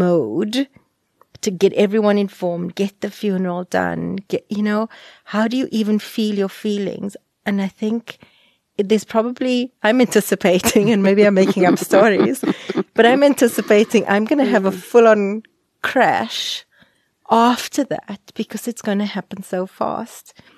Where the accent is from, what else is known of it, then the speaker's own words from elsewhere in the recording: Cape Town, Western Cape, South Africa; in our custom I'm mixed race from Cape Town, Christian.